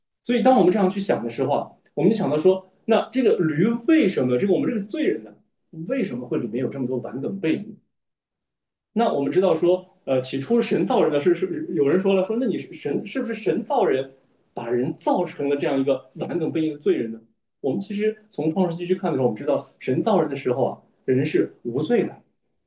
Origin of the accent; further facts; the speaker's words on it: China; 我们中国人讲俗话的是讲的倔驴嘛